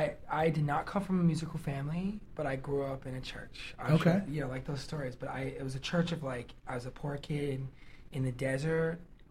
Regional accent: Tucson, Arizona, United States; Tucson, Arizona.

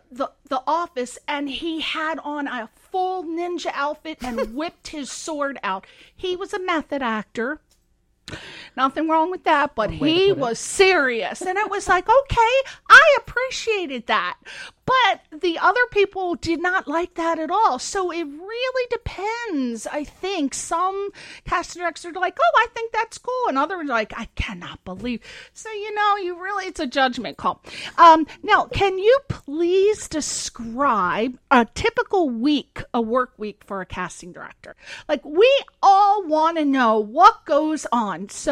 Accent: East Coast, United States; Talking about that, you know, I'm from the East Coast.

